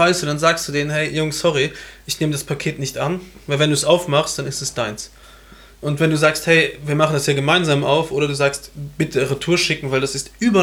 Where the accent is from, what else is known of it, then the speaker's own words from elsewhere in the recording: Luxembourg; bei uns in Luxemburg ist halt dieser Nikolaus, eben das Kläschen heißt das bei uns